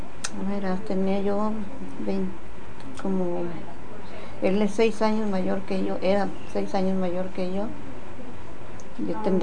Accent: Teocuitatlán, Jalisco, Mexico; born there; Ah, pues Jalisco, porque Tecuitatlán.

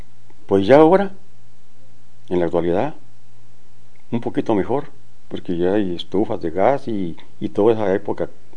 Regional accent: Rodeo, Durango, Mexico; Que es un municipio que tiene muchos pueblitos alrededor, pero yo nací en el Rodeo. Y pues allí viví mucho tiempo, hasta que me hice ya adulto, viejo. Me casé en el mismo lugar.

